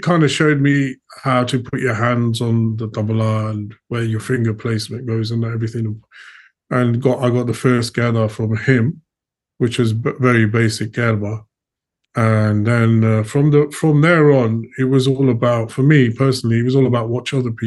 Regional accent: Derby, East Midlands, United Kingdom; also born or lived in Canada; now in Leicester, United Kingdom; Me, born and bred in Derby.

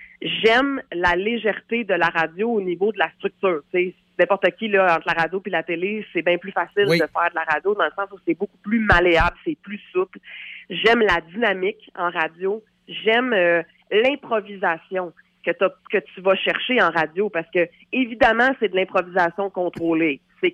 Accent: Montreal, Quebec, Canada; Oui, moi, je suis montréalaise, fait que je retournais chez moi à ce moment-là.

